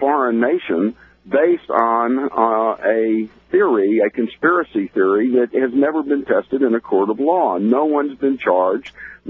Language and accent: English; Arkansas, United States; I'm a registered Democrat. I'm from Arkansas.